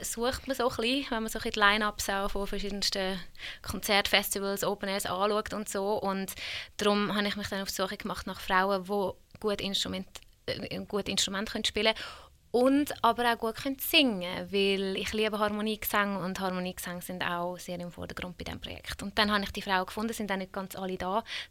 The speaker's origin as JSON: {"language": "German", "country": "Switzerland", "tie": "born or raised there", "also_born_or_lived": "Hungary", "said": "Also ich bin ursprünglich voll Ostblock, bin aus Ungarn und da aufgewachsen in der Schweiz."}